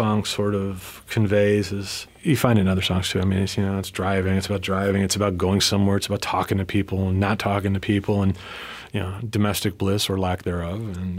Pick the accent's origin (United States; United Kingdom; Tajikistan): United States; Midwest; I grew up in the Midwest, and so you're going to get, you know, a lot of that kind of gritty Midwestern rock